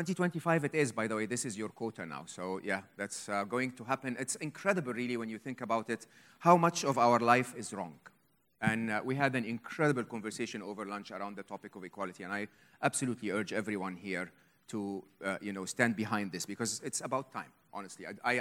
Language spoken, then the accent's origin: English; Egypt; English is a second language; I was born and raised in Egypt, educated in Egypt